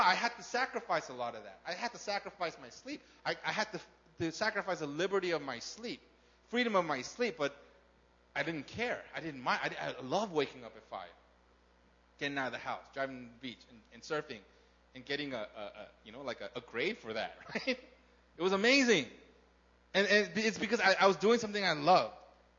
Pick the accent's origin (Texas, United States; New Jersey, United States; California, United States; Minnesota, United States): California, United States; I grew up in California. Who grew up in California? I grew up in California. I love the ocean.